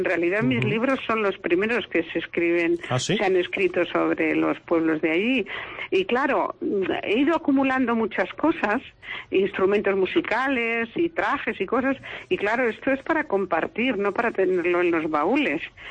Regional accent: Polán, Castilla-La Mancha, Spain; yo soy una antropóloga de Polán

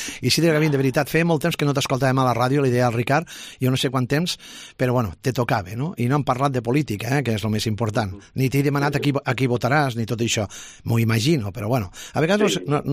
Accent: Lleida, Catalonia, Spain; el meu poble, que és Lleida, davant de tot, ni Espanya ni Catalunya, Lleida, i tu saps que jo sóc així, sóc molt bon català, però no renuncio a les meves arrels aragoneses, que lògicament estan en el context d'Espanya.

